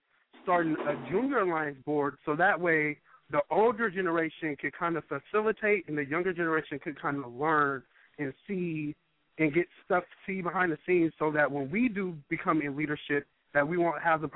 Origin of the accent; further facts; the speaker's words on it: West Coast, United States; I'm from the West Coast.